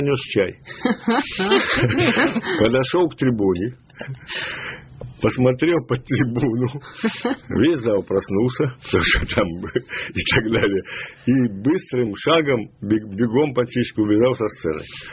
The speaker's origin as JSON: {"language": "Russian", "region": "Saint Petersburg", "country": "Russia", "tie": "born or raised there", "said": "я коренной ленинградец. Так. Я пережил блокаду ленинградскую."}